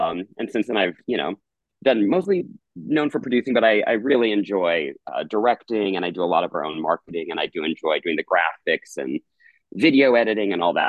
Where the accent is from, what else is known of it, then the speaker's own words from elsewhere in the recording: Lincoln, Nebraska, United States; But I grew up in Lincoln, Nebraska, and saw when I was like 4 or 5 years old, saw in our shopping mall like a little skit presentation